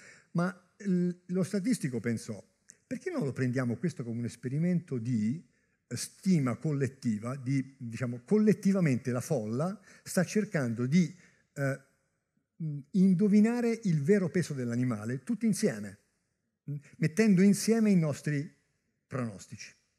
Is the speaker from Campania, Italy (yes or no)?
no; Tuscany, Italy; sono della Garfagnana originariamente